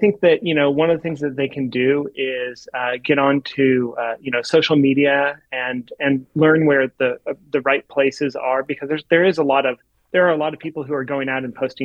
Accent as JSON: {"language": "English", "region": "California", "country": "United States", "tie": "born or raised there", "said": "I grew up in the Bay Area, and I always used to remember the hills in the Bay Area, that they would green up in the spring."}